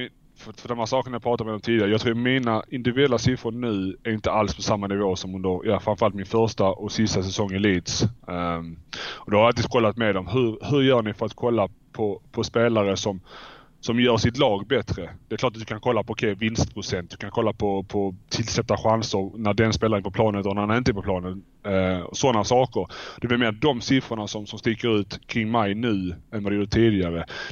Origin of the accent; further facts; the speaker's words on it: Malmö, Skåne, Sweden; now in Turin, Italy; När jag flyttade ut ifrån Malmö och lämnade Malmö för Turin så kände jag okej, runt 30-31, det är då jag vill flytta hem.